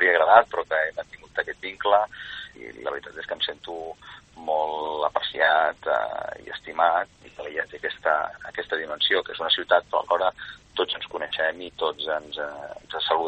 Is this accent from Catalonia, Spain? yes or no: yes; Calella, Catalonia, Spain; Jo estic content de reivindicar sempre el nom de la ciutat i la meva procedència i la ciutat on vaig néixer i on visc i on tinc família i on tinc amics